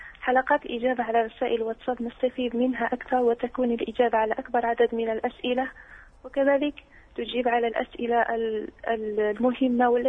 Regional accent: Morocco; عندنا في المغرب اسم إكرم اسم أنثى

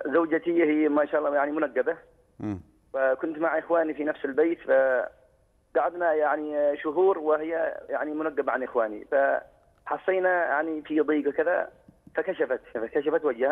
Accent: Yemen; أنا من اليمن وعندي صاحبي أيضا من اليمن هنا معي في نفس المدينة.

